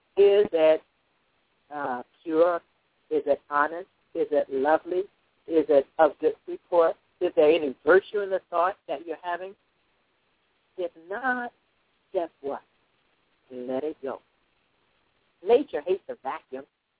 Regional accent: Indianapolis, Indiana, United States; I'm from Indianapolis, Indiana. That's where I was born and reared.

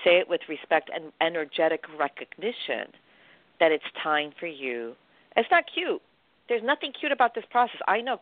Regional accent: New York, United States; And I'm a New Yorker.

